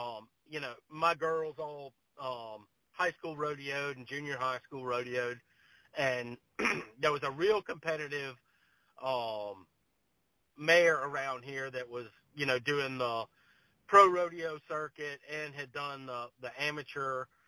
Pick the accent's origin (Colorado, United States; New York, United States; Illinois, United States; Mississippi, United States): Mississippi, United States; I grew up in South Mississippi. So, you know, around here it's all just rodeo or horse show.